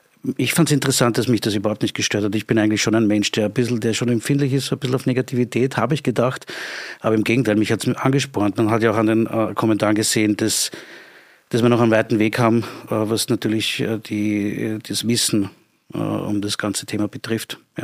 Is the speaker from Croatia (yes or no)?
no; Klosterneuburg, Lower Austria, Austria; also born or lived in Vienna; Ich bin in Wien geboren auch, aber habe immer in Klosternabrück gelebt.